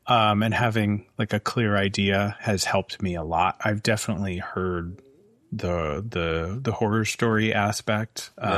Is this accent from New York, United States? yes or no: yes; Cooperstown, New York, United States; Cooperstown, basically.